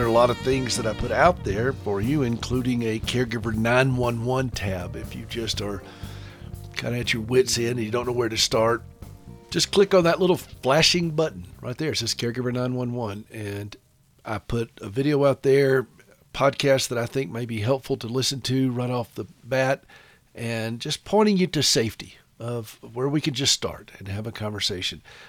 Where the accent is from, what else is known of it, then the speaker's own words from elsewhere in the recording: South Carolina, United States; And but where I grew up in South Carolina, snow was a weird novelty.